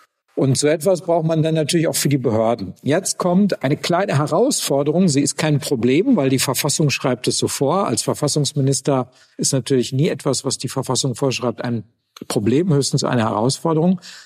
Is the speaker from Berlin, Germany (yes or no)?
no; Gelsenkirchen, North Rhine-Westphalia, Germany; bei einer kreisfreien Stadt wie Köln oder meiner Heimatstadt Gelsenkirchen